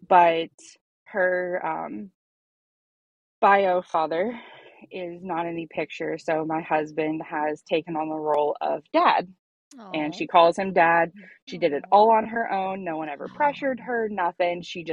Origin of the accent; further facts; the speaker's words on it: Edmonds, Washington, United States; also born or lived in Mill Creek; So I started out growing up in Edinburgh. Yes. And then my parents got divorced. I moved to Mill Creek and I split my time between Edinburgh and Mill Creek the majority of my life.